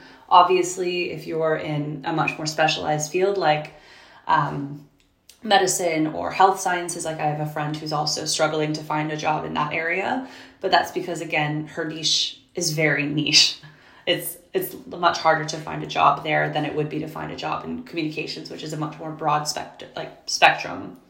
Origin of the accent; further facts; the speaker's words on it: Canada; now in United Kingdom; And so for me it's 10, sorry, for me it's 5, because I'm coming from Canada.